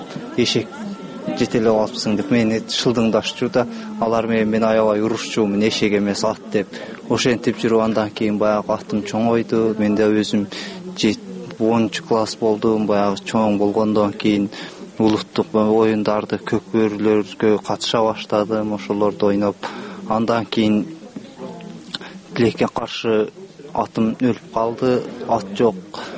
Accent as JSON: {"language": "Kyrgyz", "country": "Tajikistan", "lives_now": "Kyrgyzstan", "said": "Тажикстандан келдик десек тажик туугандар деп жатышат да."}